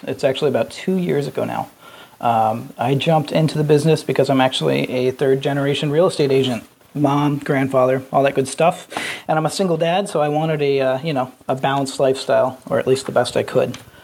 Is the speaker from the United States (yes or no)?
yes; Hanover, Pennsylvania, United States; Specifically, Snyder's Pretzels is in my hometown. So I'm in Hanover, Pennsylvania, but I work York and Adams County